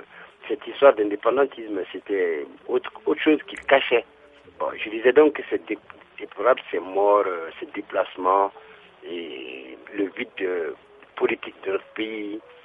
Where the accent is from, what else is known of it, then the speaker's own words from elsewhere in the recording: Timbuktu, Timbuktu Region, Mali; le petit mot que je peux dire concernant l'histoire de Nord, dans ma région, justement, parce que je suis de Tombouctou